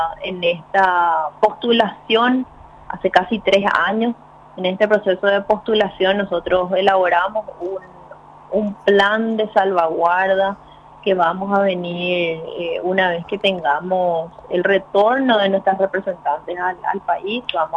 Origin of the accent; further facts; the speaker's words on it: Paraguay; recuperar aquello que nos pertenece como identidad y como paraguayos.